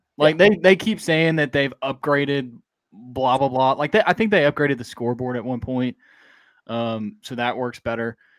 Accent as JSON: {"language": "English", "town": "Conway", "region": "Arkansas", "country": "United States", "tie": "born or raised there", "said": "I'm a Central Arkansas guy, too. I'm from Conway. Like, I say this every time I talk about this. I grew up, born and raised Conway, Arkansas."}